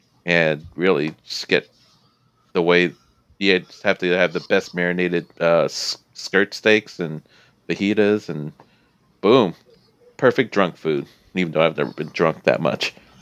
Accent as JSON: {"language": "English", "region": "Texas", "country": "United States", "tie": "born or raised there", "said": "So am I, fool. So I'm from Texas, too."}